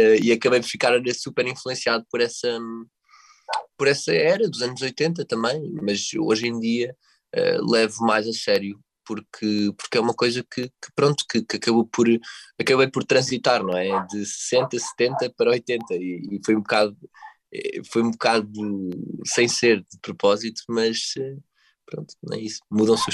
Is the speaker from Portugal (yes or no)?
yes; Lisbon, Portugal; Porque eu sou aqui de Lisboa e pronto